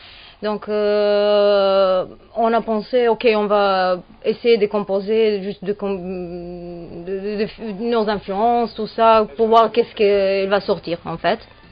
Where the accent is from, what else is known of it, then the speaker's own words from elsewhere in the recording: Serbia; now in Tunisia; Non, je suis serbe. D'accord. D'origine. Et je suis en Tunisie il y a déjà 4 ans.